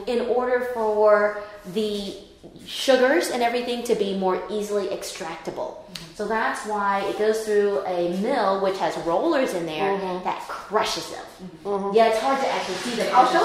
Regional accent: Vietnam; English is a second language; also born or lived in Boston / New Orleans; now in Dallas, United States; I'm actually originally from Vietnam, but since moving to the States, I've lived in like Boston, New Orleans, Dallas

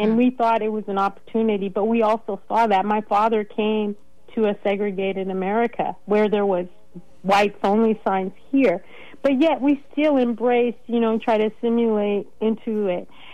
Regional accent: Napa, California, United States; We were from Fairfield. I grew up in Napa.

